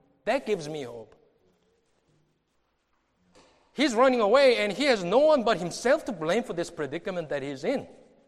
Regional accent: Texas, United States; I told you I grew up in Texas, and Texas is right in the middle of the United States, right? So, being in Korean community

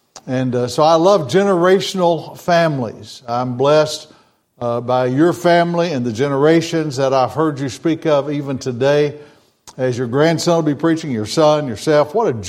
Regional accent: Rockwall, Texas, United States; now in Missouri, United States; By the way, I am Texan. You don't have to sort of adopt me. I was Texas born, Texas bred. When I die, I'll be Texas dead. Amen. I'm a missionary now in Missouri, but I am a Texan. I was born right over here in Rockwall

